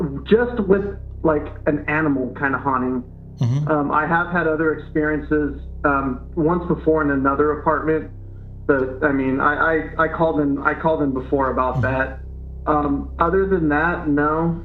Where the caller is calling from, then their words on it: Covina, California, United States; calling from Covina, California, or a suburb from Los Angeles.